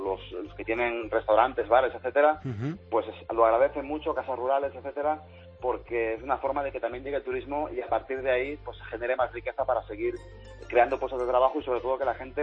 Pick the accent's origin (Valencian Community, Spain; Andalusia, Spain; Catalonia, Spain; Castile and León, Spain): Catalonia, Spain; en Cataluña yo soy catalán. Tengo que deciros que yo soy catalán.